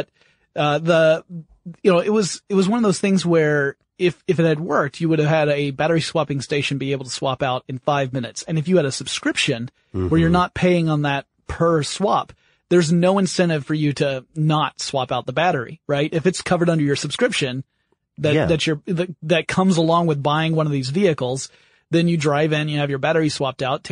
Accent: United States; see, being American, I'm ignorant.

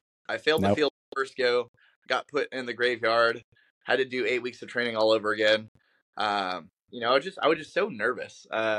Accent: Las Vegas, Nevada, United States; I grew up in Las Vegas, Nevada, big school, 2,500 people.

